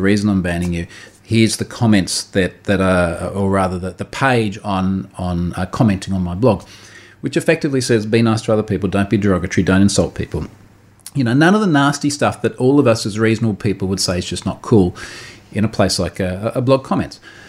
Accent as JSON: {"language": "English", "country": "Australia", "said": "And one of them is I'm Australian. Evidently, I'm on the other side of the world to where these regulations have been born."}